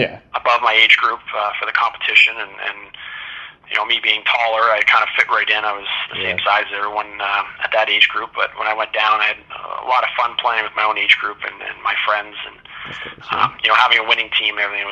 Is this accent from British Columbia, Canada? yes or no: no; Sarnia, Ontario, Canada; also born or lived in Petrolia; now in Windsor, Canada; I grew up in Sarnia, Ontario. I was born in Petrolia